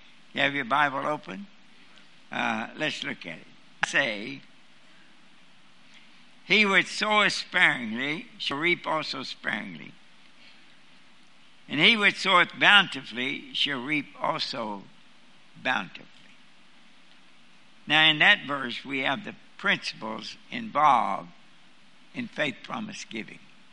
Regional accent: Kentucky, United States; Now, I'm from Kentucky, and we don't know much about wheat, but we know a lot about corn.

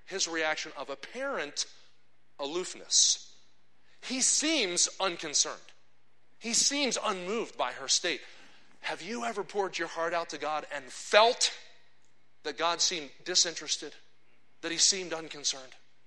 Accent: New Jersey, United States; now in Kansas City, United States; I grew up in New Jersey, about 20 minutes from Philadelphia. I've lived in Kansas City, Missouri now for 23 years at Eagle Heights Baptist Church. So if you don't hear New Jersey in me, that's the Lord delivering me from it.

